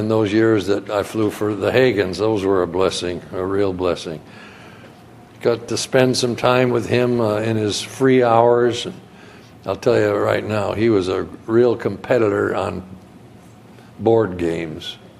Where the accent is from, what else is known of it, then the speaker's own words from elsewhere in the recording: Thomaston, Connecticut, United States; now in Oklahoma, United States; I'm originally from right here in New England. A Connecticut Yankee. And I was born and raised in Thomaston, Connecticut. Went to school, graduated from high school there, went on to the University of Connecticut for a while.